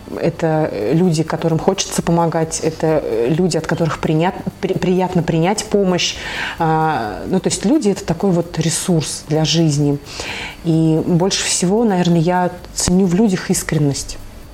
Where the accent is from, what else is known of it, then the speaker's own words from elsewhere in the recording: Semyonov, Nizhny Novgorod Oblast, Russia; Я, да, я местная. Я родилась в небольшом городе Семенове. Очень горжусь этим местом и с удовольствием езжу к родителям туда.